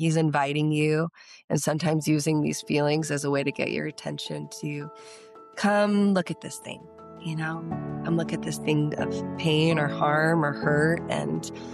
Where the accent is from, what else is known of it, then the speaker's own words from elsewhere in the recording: San Diego, California, United States; Yeah, well, I grew up in San Diego and kind of in the intro, you mentioned being a missionary's kid, which is also kind of a strange thing to be a missionary's kid in San Diego.